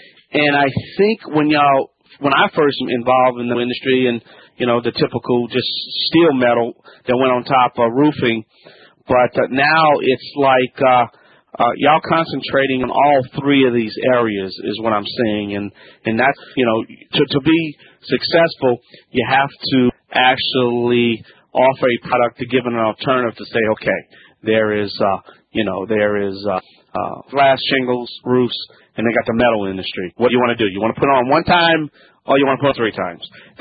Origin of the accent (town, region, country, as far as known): Louisiana, United States